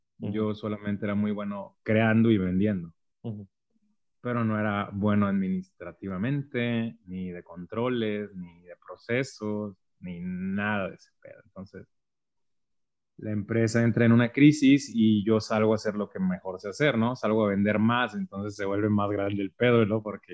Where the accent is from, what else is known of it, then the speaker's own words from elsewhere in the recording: Ciudad Mante, Tamaulipas, Mexico; Yo soy de Ciudad Mante, Tamaulipas, entonces dejo de ir a mi tierra natal